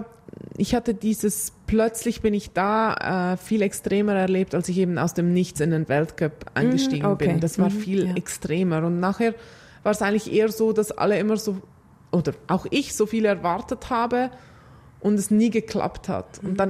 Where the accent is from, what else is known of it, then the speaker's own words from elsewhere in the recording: Switzerland; aber bei uns in der Schweiz, wir haben ja so dieses Star-Thing, das haben wir ja nicht.